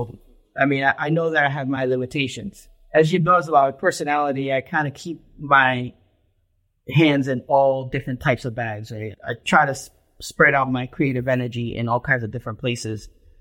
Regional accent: Puerto Rico; I came from Puerto Rico with a violin, and I had to drop that right away because I thought somebody's going to break it over my head.

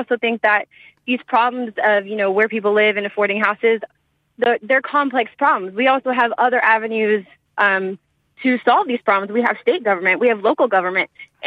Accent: United States; And I think as a mom and as an American, we need to start teaching our children that all your decisions have consequences

